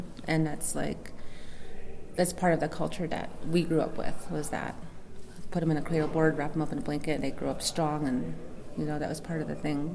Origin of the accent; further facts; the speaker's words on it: Winslow, Arizona, United States; Oh, I was born and raised in Winslow, Arizona. I'm actually an adopted child.